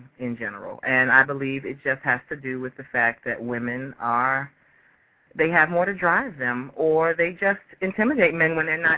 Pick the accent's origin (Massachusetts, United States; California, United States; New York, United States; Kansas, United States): New York, United States; Bronx; I'm from the Bronx, Yankee